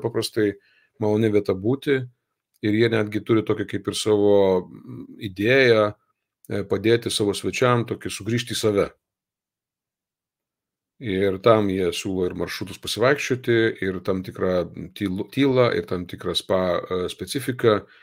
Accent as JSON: {"language": "Lithuanian", "town": "Druskininkai", "region": "Alytus County", "country": "Lithuania", "said": "aš esu iš Druskininkų. Mano kilmės vieta yra Druskininkai"}